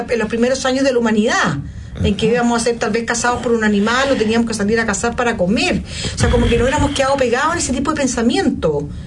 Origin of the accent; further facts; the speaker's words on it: Chile; Yo siempre pienso, nosotros en general los chilenos, yo no me siento muy chileno en ese sentido, nos cuesta expresarnos